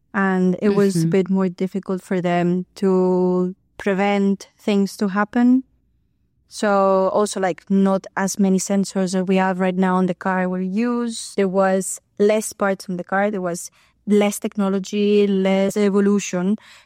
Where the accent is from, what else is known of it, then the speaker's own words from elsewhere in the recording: Barcelona, Catalonia, Spain; So I'm from Barcelona